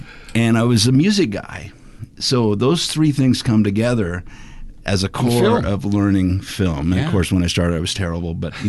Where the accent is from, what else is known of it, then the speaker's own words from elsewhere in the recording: Hong Kong; growing up in Asia, in Hong Kong, you know, I see myself, when I say where's home, in my mind, it's Hong Kong